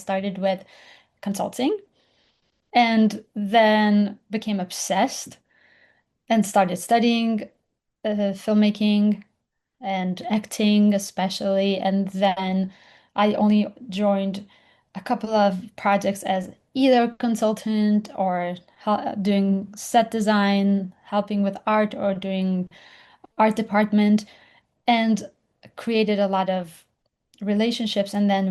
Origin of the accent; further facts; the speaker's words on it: Jerusalem, Jerusalem District, Israel; now in New York, United States; Like, well, I grew up in Jerusalem, and my world was tiny. I did not know what was happening outside 30 minutes in each direction. And then when I moved to New York